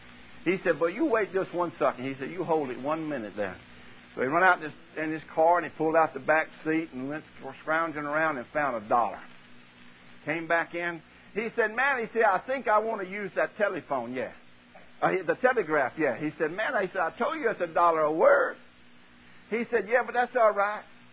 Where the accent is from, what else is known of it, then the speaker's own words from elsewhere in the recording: Alabama, United States; born there; now in Louisiana, United States; Because, see, I was born in Alabama, but I got saved and delivered. And God sent me to Louisiana.